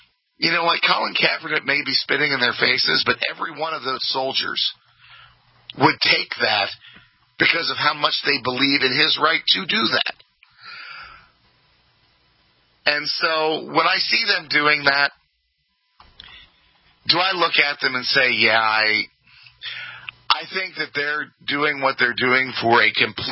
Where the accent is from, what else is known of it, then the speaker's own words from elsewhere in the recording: East Coast, United States; When I was a teenager, I grew up in the East Coast.